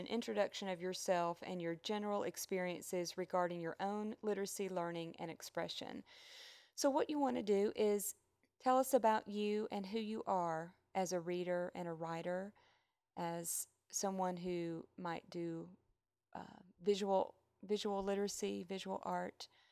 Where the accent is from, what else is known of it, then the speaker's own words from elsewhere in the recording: Atlanta, Georgia, United States; Grew up in Atlanta, lived my whole life there.